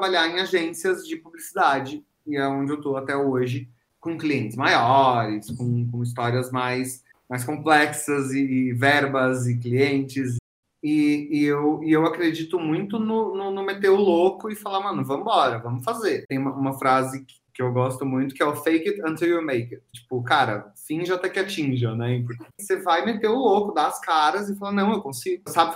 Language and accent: Portuguese; Piraju, São Paulo, Brazil; E eu me formei na faculdade do interior, na Metodista lá do interior, e vim lá de Piraju, sem saber falar inglês.